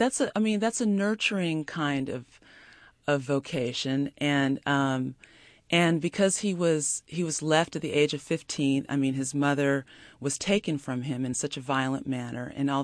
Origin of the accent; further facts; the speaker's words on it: Los Angeles, California, United States; I mean, since I'm from Los Angeles, I mean, that's a rare sight for me to see